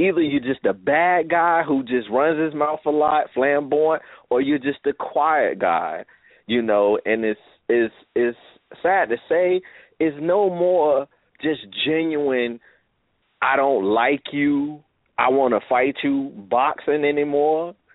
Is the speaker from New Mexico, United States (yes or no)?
no; Virginia, United States; now in Brooklyn, United States; I live in New York. Currently, I'm in Brooklyn, but born and raised in Virginia. I grew up 15 minutes away from Sweet Pea